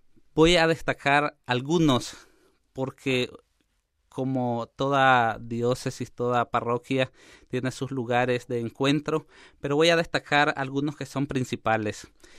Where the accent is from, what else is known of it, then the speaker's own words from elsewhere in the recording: Nicaragua; El idioma que hablamos en Nicaragua es el español, es nuestra lengua madre